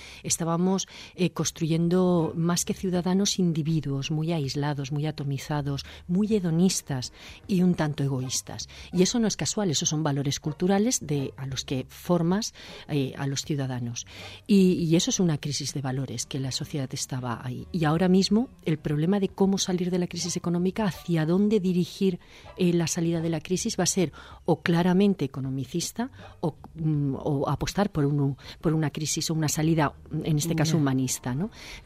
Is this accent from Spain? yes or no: yes; Spain; also born or lived in Germany; yo nací en Alemania, mis padres valencianos se fueron allí a trabajar. Eran los años 60, unos años de mucha emigración aquí en España. Y estuve tan solo un año, con lo cual yo no llegué a conocer nada de Alemania.